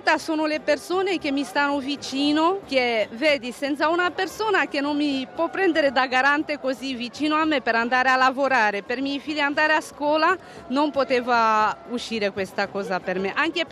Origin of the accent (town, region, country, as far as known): Romania; now in Milan, Italy